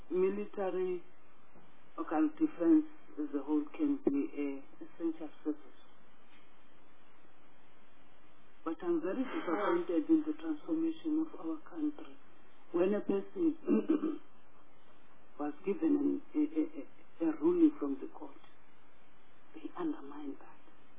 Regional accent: Eastern Cape, South Africa; Because I'm coming from the Eastern Cape.

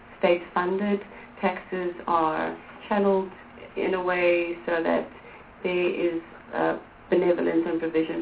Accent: Grassy Park, Western Cape, South Africa; moved away as an adult; now in Germany; Born and raised in Grassy Park. And for 26 years, I've been singing and writing my songs. It's taken me to various countries, and I've had the opportunity to live and work in Europe. I actually moved with my family to Germany some years ago

